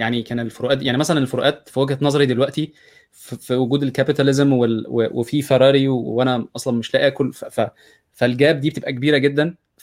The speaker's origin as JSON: {"language": "Arabic", "country": "Egypt", "said": "واتمنى ان احنا كمصريين نتعلم اكتر عن التاريخ بتاعنا"}